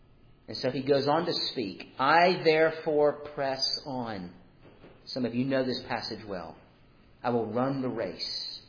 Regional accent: Douglasville, Georgia, United States; Now, growing up in Douglasville, Georgia, I would, every Saturday night, as we were getting ready for bed

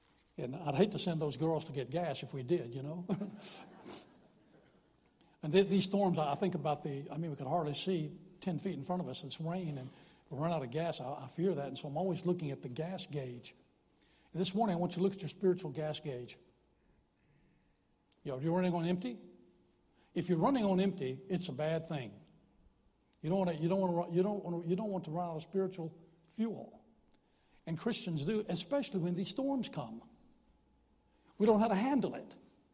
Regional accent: Lynchburg, Virginia, United States; I grew up in Lynchburg, Virginia. I was saved as a bus kid at Thomas Road.

